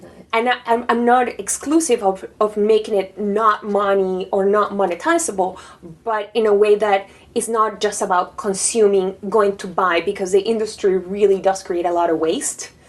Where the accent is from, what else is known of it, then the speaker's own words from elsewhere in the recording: Panama; So I'm from Panama, and it's important for me with this love that I have for design, for fashion